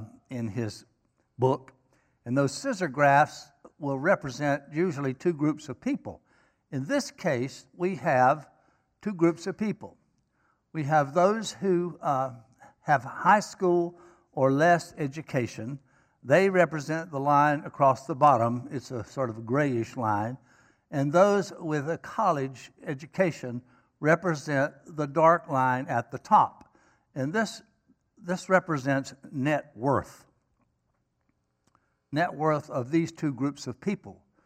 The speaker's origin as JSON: {"language": "English", "town": "Winston-Salem", "region": "North Carolina", "country": "United States", "tie": "born or raised there", "said": "I could say about my experience growing up in North Winston, in Winston-Salem."}